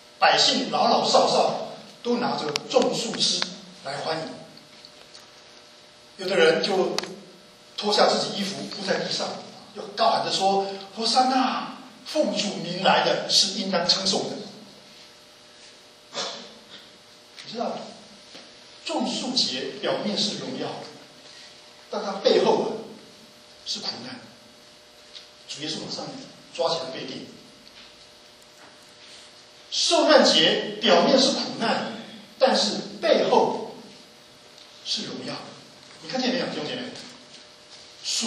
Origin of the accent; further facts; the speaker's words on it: Taiwan; moved away as an adult; now in United States; 我的证书我还在的，我从台湾搬来美国